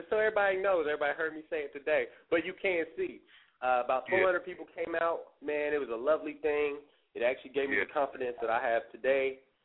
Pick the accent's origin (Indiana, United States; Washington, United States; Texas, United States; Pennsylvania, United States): Indiana, United States; Richmond; I'm from Richmond, Indiana, I did a show at Richmond High School at their Civic Theater Center